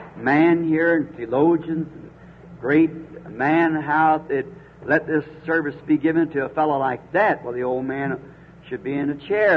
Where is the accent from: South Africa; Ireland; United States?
Ireland; Of course, being Irish, my people are Catholic.